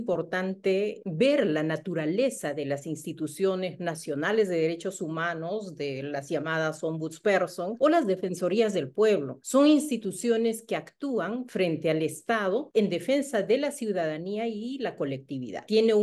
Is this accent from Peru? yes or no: yes; Ayacucho, Peru; debo empezar diciendo que soy de Ayacucho y en Ayacucho todos sabemos que ha pasado un episodio muy álgido de la violencia política